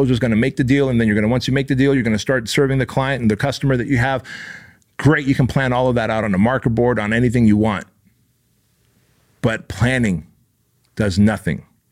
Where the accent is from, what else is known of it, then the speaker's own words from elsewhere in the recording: Santa Ana, California, United States; I came as an immigrant from a foreign country. I was molested as a little boy. I grew up in Section 8 government-assisted housing. I fucking fought off F Troop, a fucking gang in Santa Ana that's fucking violent.